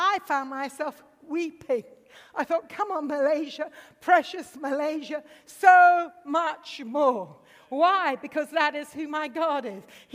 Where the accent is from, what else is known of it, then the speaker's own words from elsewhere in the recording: India; I grew up in India, so I'm an Asian educated.